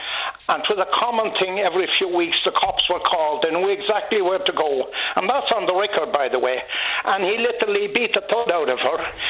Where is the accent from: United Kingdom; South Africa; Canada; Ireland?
Ireland; now in United States; And I told them I was from Ireland, and I came over and I worked in construction in Chicago, and I got drafted into the army.